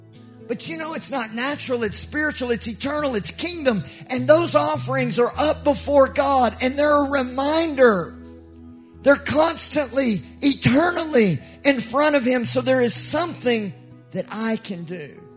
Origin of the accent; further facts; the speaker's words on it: United States; Every offering, and listen, I'm American.